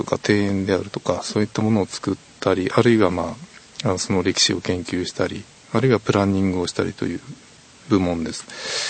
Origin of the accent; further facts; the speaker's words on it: Kyoto, Japan; 京大なんですけれども、その前は、須作高校ですね。ということで生粋の京都人です。